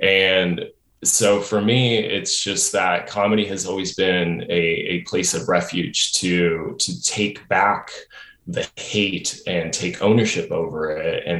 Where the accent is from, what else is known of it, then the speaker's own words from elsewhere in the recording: United States; I grew up in America in the 90s and, you know, in a post-Cold War era.